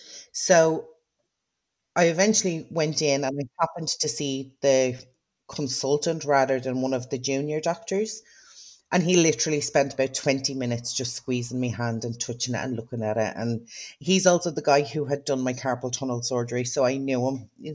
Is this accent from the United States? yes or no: no; Dublin, Leinster, Ireland; now in County Meath, Ireland; I don't live in Dublin. I'm from Dublin, but I don't live there. So I live on like in County Meath, which is probably half an hour outside of Dublin.